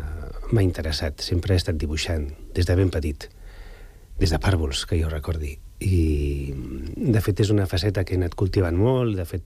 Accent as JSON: {"language": "Catalan", "town": "Sant Cugat del Vallès", "region": "Catalonia", "country": "Spain", "tie": "born or raised there", "said": "Vaig néixer a la Mútua de Terrassa, però... Som d'aquí, la família és d'aquí, de sempre"}